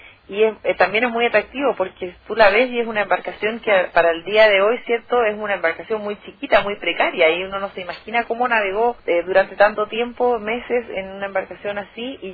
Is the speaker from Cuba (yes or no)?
no; Puerto Williams, Magallanes, Chile; yo soy de Puerto Williams, así que también promociono Puerto Williams, pero soy de Puerto Williams.